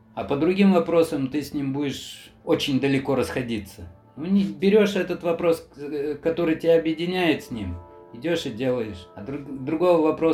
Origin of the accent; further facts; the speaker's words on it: Belarus; moved away; Принцип, кстати, этот я вынес из Беларуси, когда там вырос.